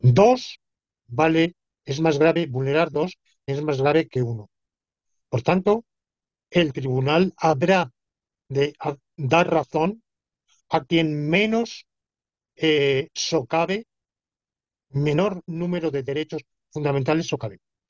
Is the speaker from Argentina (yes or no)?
no; Alicante, Valencian Community, Spain; en mi tierra natal, en Alicante